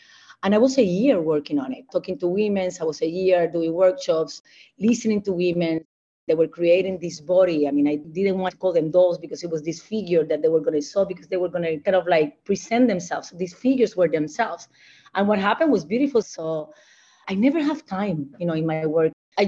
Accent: Puerto Rico; now in Washington, United States; I'm from Puerto Rico. I always have to say that because I'm super proud to be Puerto Rican. I've been in DC for many years, I think more than 15 years.

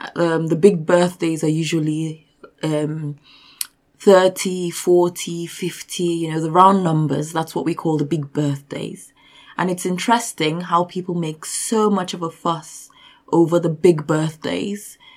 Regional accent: Nigeria; I come from Nigeria

